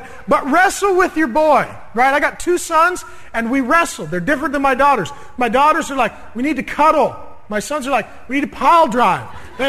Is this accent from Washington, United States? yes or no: yes; SeaTac, Washington, United States; I have been in some good fights. I grew up in SeaTac.